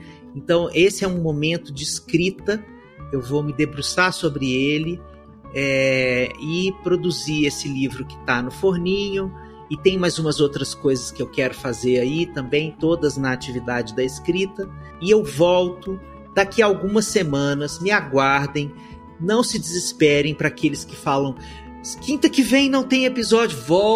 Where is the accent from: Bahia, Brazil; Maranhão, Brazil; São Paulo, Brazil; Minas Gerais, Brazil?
Minas Gerais, Brazil; Eu sou mineiro, eu estudei para isso.